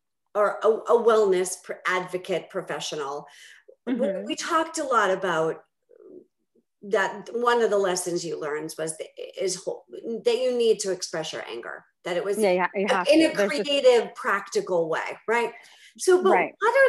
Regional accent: Boston, Massachusetts, United States; accent: Boston; Like, here's my Boston accent. I'm out of here.

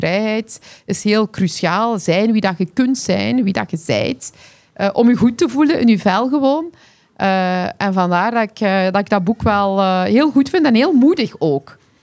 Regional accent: Flanders, Belgium; Ja, ik ben eigenlijk een Vlaming. Hè, dus daar wil ik wel onderlijnen. Ik ben hier geboren en getogen. Hè. Maar mijn afkomst, dat zijn... Ja, dus Koerdisch, dat is een minderheid.

